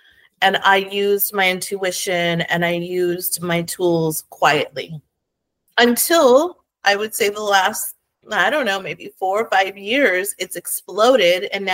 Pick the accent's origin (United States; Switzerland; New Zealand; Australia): United States; New Mexico; moved away; I live in Phoenix, Arizona. I'm originally from New Mexico, and I've lived in Arizona now for about 20 plus years. I came to school out here.